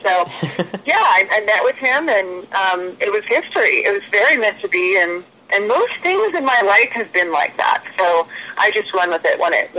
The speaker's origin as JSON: {"language": "English", "town": "Lake Tahoe", "region": "California", "country": "United States", "tie": "born or raised there", "said": "I grew up in Lake Tahoe, went to high school in Lake Tahoe, which is in California."}